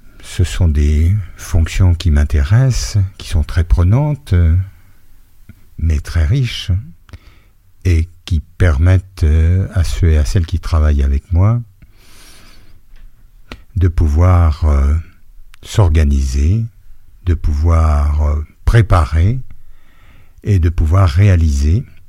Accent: Bourgoin-Jallieu, Auvergne-Rhône-Alpes, France; D'abord, je suis un homme du Nord-Isère. Je suis natif de Bourgoin, où j'ai vécu une vingtaine d'années. D'ailleurs, Bourgoin est devenu entre-temps Bourgoin-Jallieu en 67.

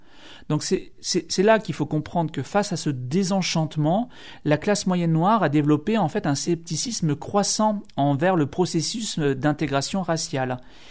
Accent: France; qui n'ont absolument pas la même signification et la même notion que chez nous en France.

